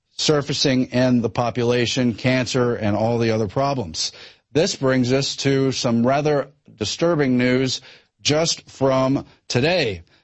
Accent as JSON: {"language": "English", "town": "Angleton", "region": "Texas", "country": "United States", "tie": "born or raised there", "said": "it took place in my hometown of Angleton, Texas, and neighboring Lake Jackson, Texas, all in Brazoria County"}